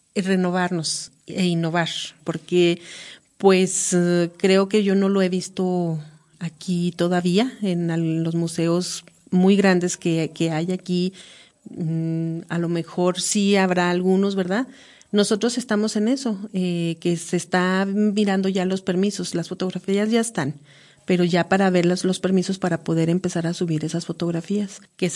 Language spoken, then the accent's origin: Spanish; Nayarit, Mexico; pero nosotros allá se está haciendo una fiesta grande también ya con nosotros en el Nayar